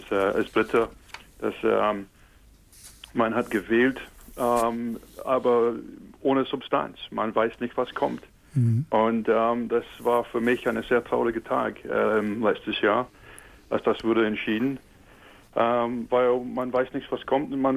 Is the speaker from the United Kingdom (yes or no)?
yes; Scotland, United Kingdom; German is a second language; in die Unabhängigkeitsreferendum in Schottland, wo es war ein sehr emotionales Thema aus meinem Heimat.